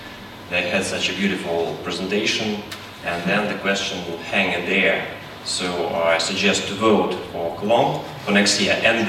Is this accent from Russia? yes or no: yes; Russia; from Russia.